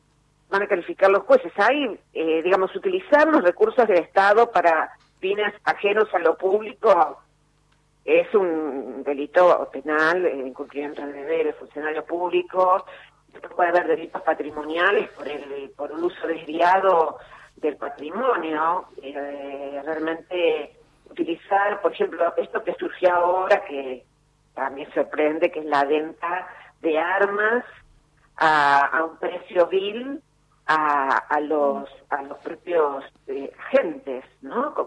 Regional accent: Argentina; como muchos argentinas y argentinos

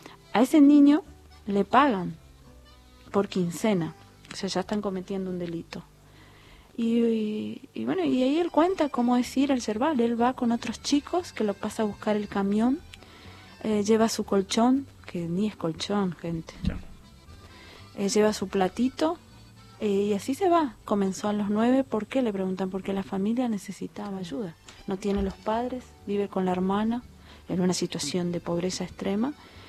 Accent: Oberá, Misiones, Argentina; la mayor producción de la yerba mate está en la zona centro, que es de donde yo vengo, que es Soberá, toda la zona, una de las ciudades es Soberá

